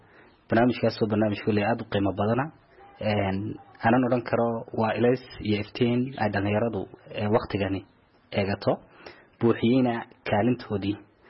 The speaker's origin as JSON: {"language": "Somali", "country": "Djibouti"}